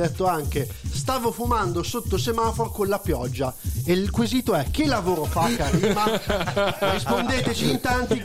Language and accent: Italian; Calabria, Italy; Sono calabrese, non riesco a parlare quella lingua.